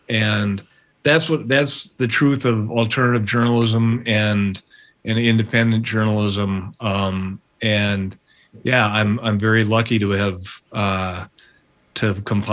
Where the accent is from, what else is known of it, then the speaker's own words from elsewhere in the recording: Minneapolis, Minnesota, United States; The essays that I've written mostly have been born of my love for growing up in Minneapolis and documenting so much of the music scene and life.